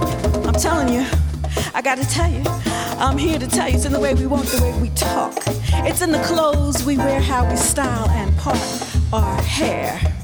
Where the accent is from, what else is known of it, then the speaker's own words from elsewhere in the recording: Philadelphia, Pennsylvania, United States; Being a nature girl, I grew up in Philadelphia and in North Philly. Fairmount Park was my playground.